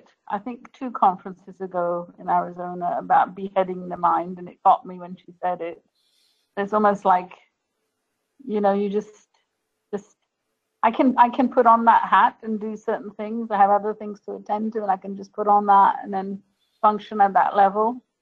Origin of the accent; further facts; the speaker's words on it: India; And I was raised as a Hindu. I'm from India.